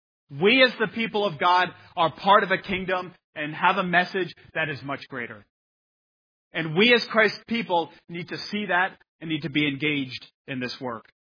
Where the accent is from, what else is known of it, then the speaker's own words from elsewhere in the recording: United States; It doesn't matter that I come from America, that there are different people over in Papua New Guinea.